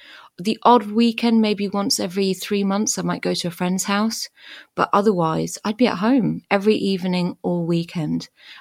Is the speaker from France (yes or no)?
yes; France; we grew up in France. I don't remember a huge amount before France because we moved there when I was four. And we had a house in the countryside.